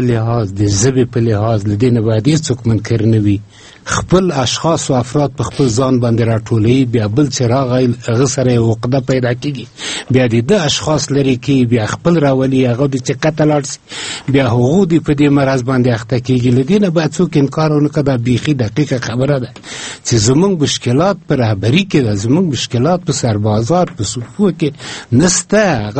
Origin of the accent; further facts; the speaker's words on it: Afghanistan; ما افغان هستیم